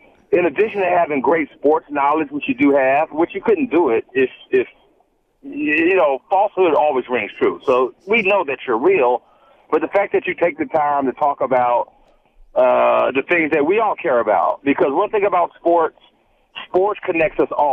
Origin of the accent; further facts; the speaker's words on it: Riverside, California, United States; born there; I was born in Riverside, California.